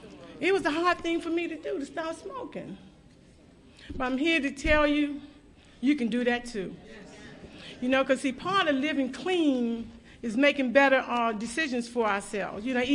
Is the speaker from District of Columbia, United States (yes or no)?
yes; Washington, District of Columbia, United States; I'm an addict from Washington, D.C.